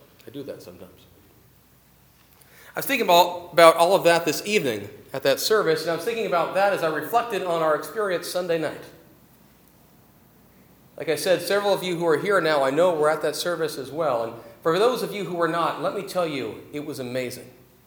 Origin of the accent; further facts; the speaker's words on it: Auburn, United States; I was down in Auburn, my hometown, my home church actually